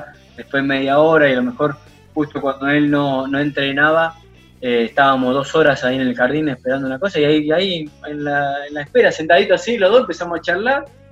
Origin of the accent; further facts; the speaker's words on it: Argentina; pero acá, viste, como somos nosotros los argentinos, ya enseguida empezás a putearlo